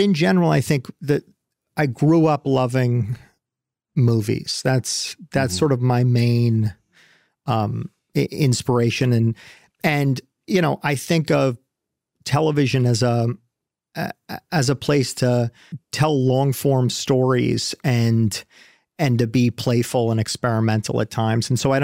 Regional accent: California, United States; also born or lived in Connecticut / New York; I grew up in Northern California, Connecticut, and then New York.

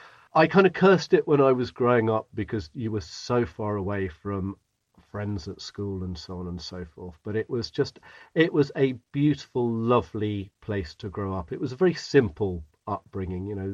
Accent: South East England, United Kingdom; I grew up in West Sussex near Midhurst and Petworth, for anybody who knows the rolling South Downs, and we lived kind of pretty much in the middle of nowhere.

